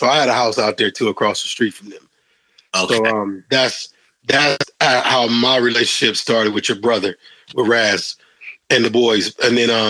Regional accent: Gary, Indiana, United States; So me and Tweet is originally from Indiana, Gary, Indiana.

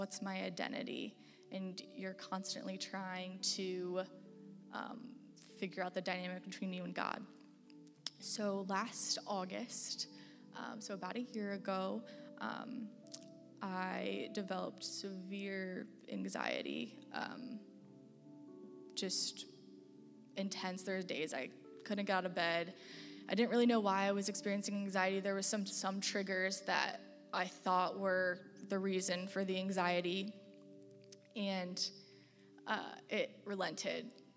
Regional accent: Bloomington, Illinois, United States; now in Champaign, United States; I grew up in Bloomington, Illinois, had a big family, lots of step-siblings and whatnot, so I love it in Champaign

